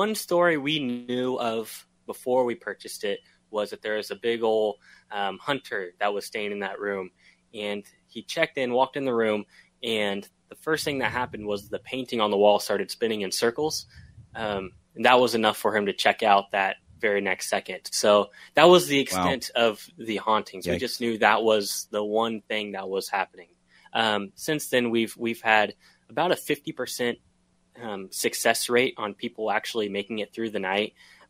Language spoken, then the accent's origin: English; Houlton, Maine, United States; Yeah, I grew up in Houlton.